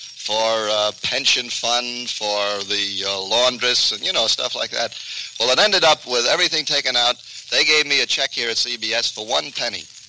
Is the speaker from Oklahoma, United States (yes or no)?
no; Rochester, New York, United States; My hometown.